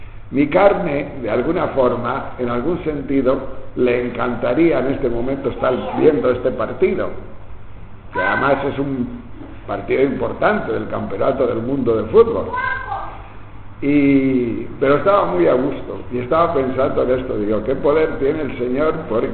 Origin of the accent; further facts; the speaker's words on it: Tejerina, Castile and León, Spain; Cuando éramos nosotros pequeños, en mi pueblo, en Tejerina, hay muchas avellanas.